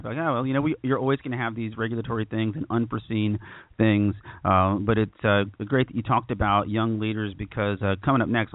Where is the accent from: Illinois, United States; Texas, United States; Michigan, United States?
Texas, United States; And I'm a Texan. I was born here. I'm exactly the kind of Texan that drives everybody crazy, that thinks Texas is better and the best at everything.